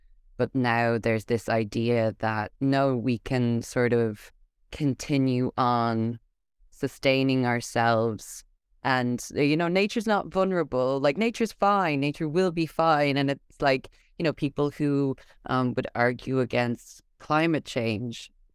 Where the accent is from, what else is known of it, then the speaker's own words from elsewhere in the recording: Ireland; maybe indicative of, you know, myself as an Irish person, that I really didn't have the language for the thing I was searching for.